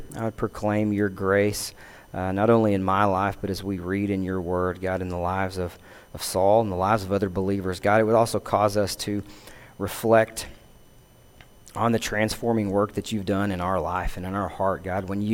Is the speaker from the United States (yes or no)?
yes; Texas, United States; I grew up in Coke County when it was dry, and there were a lot of those times where people are leaving, going to San Angelo or Water Valley